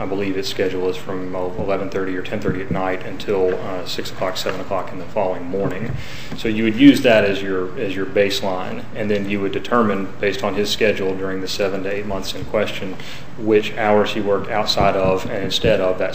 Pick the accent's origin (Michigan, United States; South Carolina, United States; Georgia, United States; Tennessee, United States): South Carolina, United States; Greenville; I'm from Greenville, South Carolina.